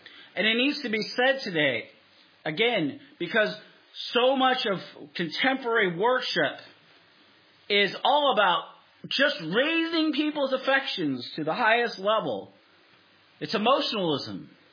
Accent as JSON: {"language": "English", "town": "Seattle", "region": "Washington", "country": "United States", "tie": "born or raised there", "said": "Born and raised in Seattle. I live here in Southern Oregon."}